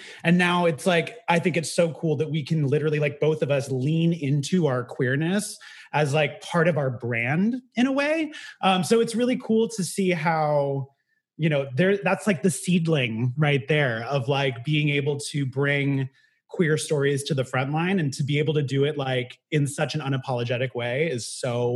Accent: California, United States; as I grew up in the Bay Area. So catering was not like a huge part of life the way that it is in New York City.

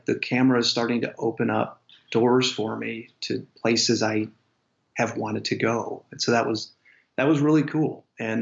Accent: Chicago, Illinois, United States; when I was a kid growing up in Chicago being a Cubs fan

